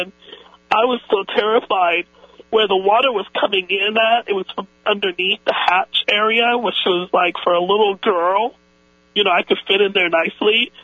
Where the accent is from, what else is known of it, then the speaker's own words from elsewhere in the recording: Cuba; moved away; When we came from Cuba, you know, I had this feeling, you know, like someone's telling me something.